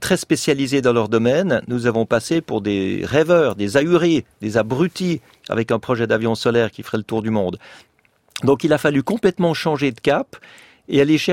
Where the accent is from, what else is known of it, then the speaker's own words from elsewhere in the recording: Cape Canaveral, Florida, United States; J'ai vécu toute mon enfance à Cap Kennedy avec les astronautes de la NASA.